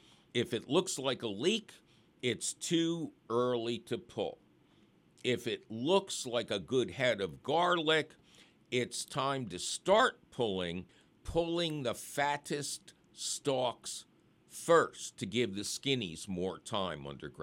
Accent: Philadelphia, Pennsylvania, United States; which was located back in my hometown of Philadelphia.

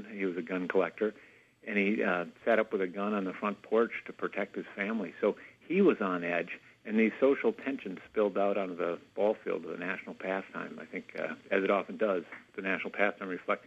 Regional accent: Minneapolis, Minnesota, United States; You know, I'm from Minneapolis. I'm a Twins fan. It's still a painful memory here.

